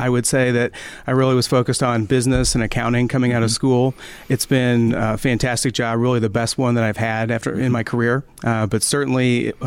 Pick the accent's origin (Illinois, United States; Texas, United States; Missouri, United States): Missouri, United States; St. Louis; I grew up in St. Louis and in Louisville.